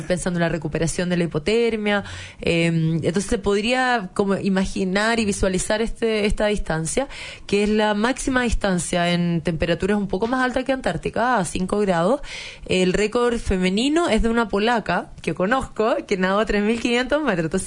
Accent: Chile

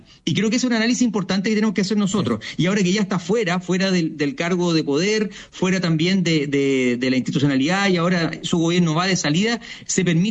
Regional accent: Chile; los chilenos estamos valorando mucho el volver a nuestras tradiciones

